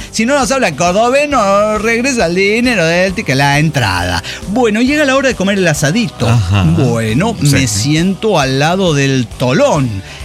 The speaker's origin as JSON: {"language": "Spanish", "country": "Chile", "moved": "yes", "said": "los que hablamos más neutral en toda Latinoamérica somos los chilenos, po, weón."}